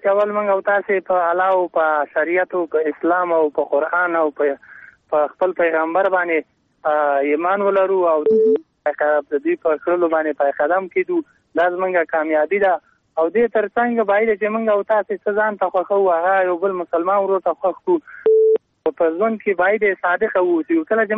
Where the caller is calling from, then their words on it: Parwan, Afghanistan; دا پروان ولایت غربان شینوار ولسوالی نه.